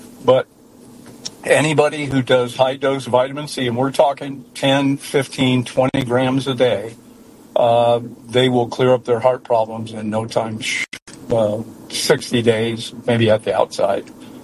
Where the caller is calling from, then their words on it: Nebraska, United States; Hey, Dave. It's in Nebraska. How you doing?